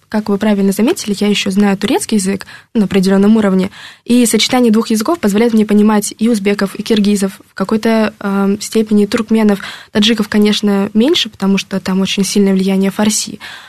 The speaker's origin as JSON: {"language": "Russian", "region": "Crimea", "country": "Ukraine", "said": "У меня в запасе имеется украинский язык, потому что я сама из Крыма, и какое-то время мы учили его в школе."}